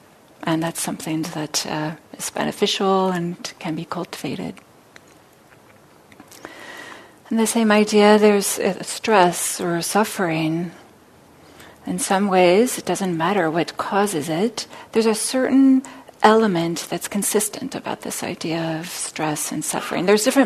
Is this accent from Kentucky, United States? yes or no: no; California, United States; I remember when I was young, I grew up here in the Bay Area